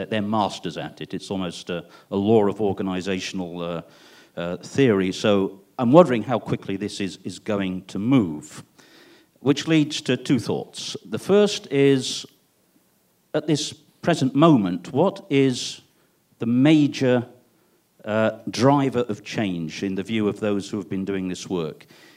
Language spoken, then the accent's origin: English; United Kingdom; I'm a Brit and I don't understand baseball